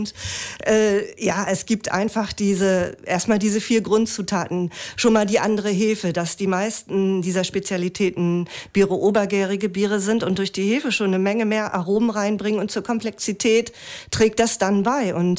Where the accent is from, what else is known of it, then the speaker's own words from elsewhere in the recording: Bremen, Germany; Ich bin in Bremen aufgewachsen, da kannte ich quasi nur Pilsbier